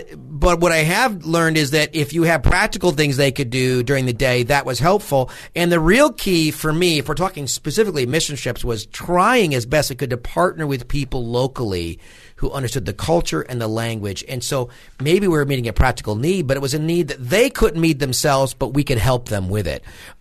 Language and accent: English; United States; As an American, very proud, USAID was everywhere.